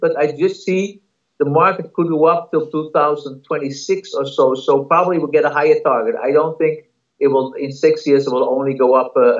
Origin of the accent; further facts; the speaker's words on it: Amsterdam, North Holland, Netherlands; You know, I'm from Amsterdam.